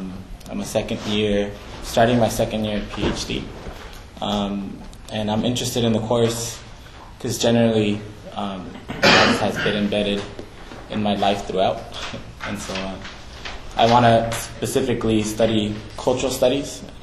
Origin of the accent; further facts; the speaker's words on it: California, United States; I'm originally from California, Chicano by birth and personal decision, and Mexican by origin. I'm a first-generation student here in the United States.